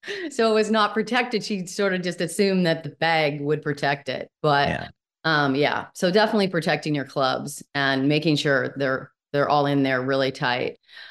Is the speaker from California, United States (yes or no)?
no; Oregon, United States; So it was challenging in both areas, but also three areas, because we're also from Oregon.